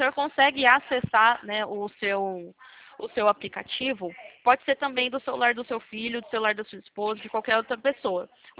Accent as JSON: {"language": "Portuguese", "town": "Campinas", "region": "São Paulo", "country": "Brazil", "said": "Sou daqui de Campinas."}